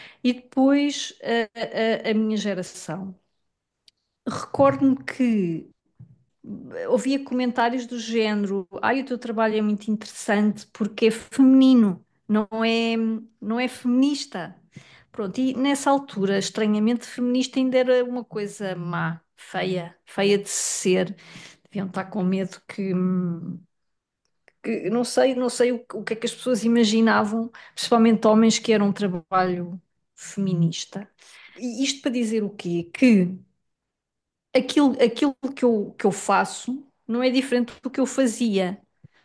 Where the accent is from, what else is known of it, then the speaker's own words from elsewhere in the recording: Lisbon, Portugal; o facto de eu ser uma mulher artista, de Lisboa, que nasceu em Portugal, que veio de uma classe média